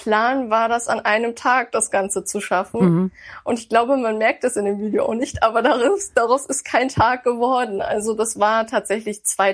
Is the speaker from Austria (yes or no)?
no; Lusatia, Germany; Ich komme aus der Lausitz. Ist ja sowieso die Wolfsregion, ja, schlechthin.